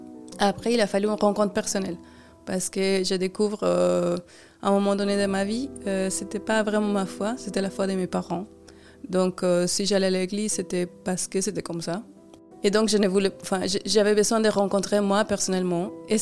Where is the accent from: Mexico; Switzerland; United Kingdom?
Mexico; moved away as an adult; now in France; je suis mexicaine. J'ai grandi au Mexique toute ma vie, jusqu'au moment où, à 27 ans, je viens en France